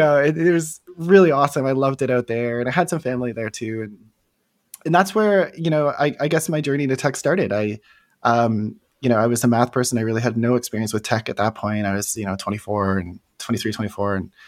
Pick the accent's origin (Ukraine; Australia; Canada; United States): Canada; Toronto, Ontario; I'm a developer from Toronto, Canada.